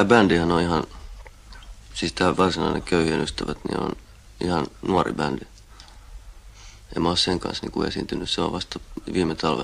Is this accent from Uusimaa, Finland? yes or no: yes; Helsinki, Uusimaa, Finland; Mä olen syntynyt vuonna 50 Helsingissä.